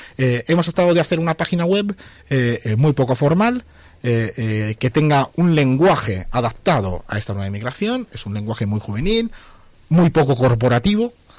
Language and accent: Spanish; Italy; Spanish is a second language; moved away as an adult; now in Spain; yo soy un italiano que lleva 10 años viviendo en España y mi familia sigue viviendo en Italia.